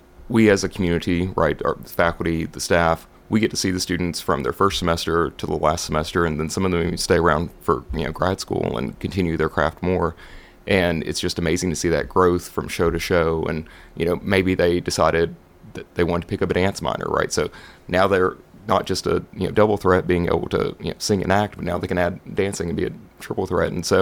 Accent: McMinnville, Tennessee, United States; now in Murfreesboro, United States; I grew up in McMinnville, 45 minutes away, yeah.

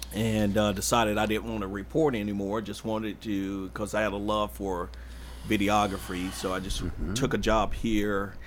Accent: Terry, Mississippi, United States; A little small town just outside of Jackson there in central Mississippi called Terry.

